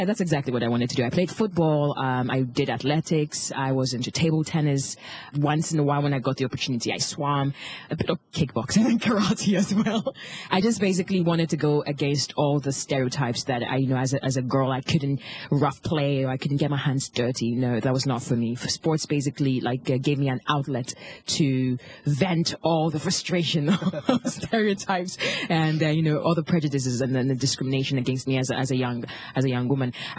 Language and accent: English; Ghana; and I'm from Ghana.